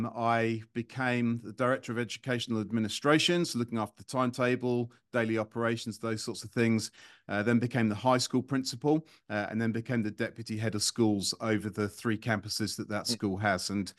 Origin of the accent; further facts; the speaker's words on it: London, United Kingdom; now in Singapore; I grew up in London in a place called Rayners Lane, and I went to university over in the UK.